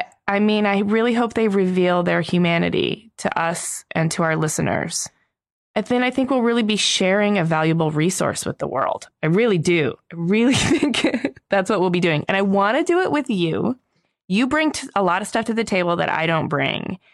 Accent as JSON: {"language": "English", "town": "San Francisco", "region": "California", "country": "United States", "tie": "born or raised there", "also_born_or_lived": "Los Angeles", "said": "Like San Francisco is my hometown and LA is my hometown."}